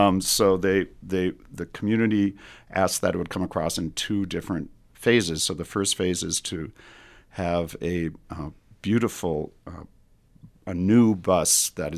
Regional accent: Minneapolis, Minnesota, United States; born there; even though I was born in Minneapolis, I have much more of a rural joy in me.

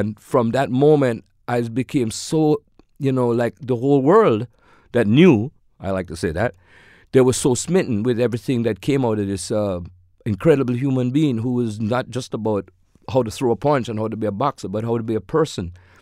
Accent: Kingston, Jamaica; I saw local boxing in my hometown of Kingston, Jamaica

